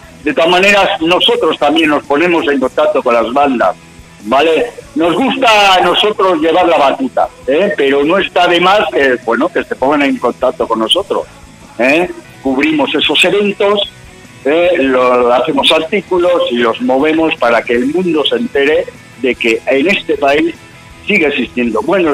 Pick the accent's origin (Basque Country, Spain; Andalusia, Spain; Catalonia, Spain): Basque Country, Spain; Bilbao; empezamos en Bilbao, porque es mi tierra, efectivamente, es mi tierra.